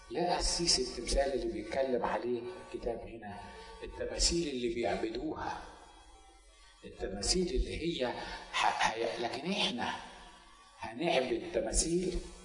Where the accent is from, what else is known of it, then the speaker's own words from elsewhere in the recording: Egypt; احنا مصريين والمصريين عندهم الفراعنه